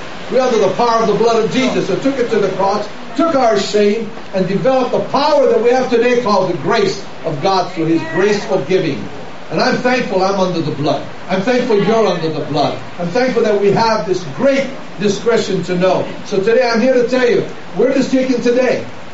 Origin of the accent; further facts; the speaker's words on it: Kailua, Hawaii, United States; I grew up in Kailua.